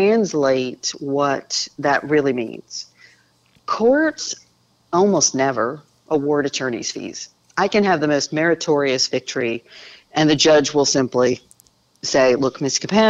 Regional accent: New Jersey, United States; Well, I grew up in North Jersey in the 80s at a time when Donald Trump was referred to as the Donald.

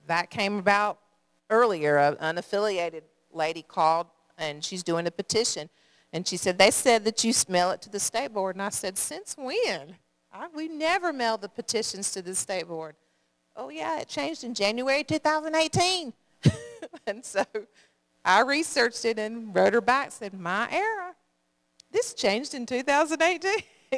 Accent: Shelby, North Carolina, United States; I'm from Shelby, North Carolina, where I started in elections in February 2008.

